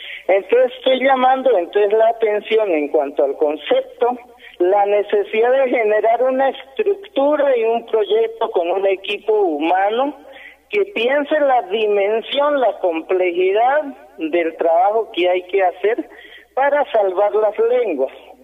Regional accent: Cauca, Colombia; first language Nasa Yuwe; Spanish is a second language; mi lengua materna fue nazayúe porque mi papá, mi mamá no sabían castellano.

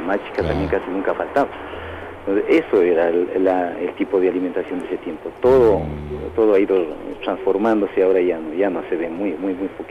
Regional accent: Salcedo, Cotopaxi, Ecuador; salíamos de la sierra, en la sierra, porque soy de Salcedo.

